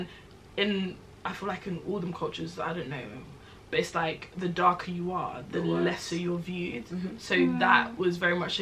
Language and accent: English; London, United Kingdom; Like, that is like a genuine experience growing up in London.